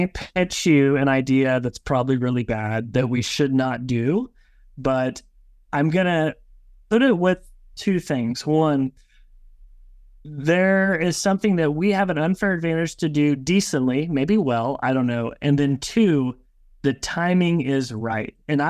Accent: Oklahoma, United States; This is a horrible quote that I hear because I'm from Oklahoma

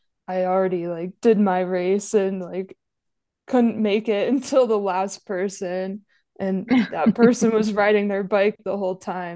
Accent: Saranac Lake, New York, United States

